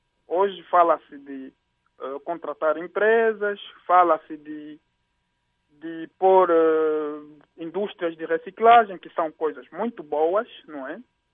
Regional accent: Angola; Como angolanos, acho que é muito importante seguirmos esse programa

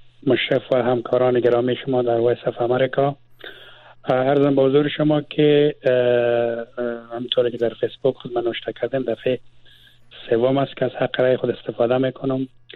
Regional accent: Mazar-i-Sharif, Balkh, Afghanistan; moved away; من از افغانستان بر آمدم، در مزار بودم اونجا زبانه.

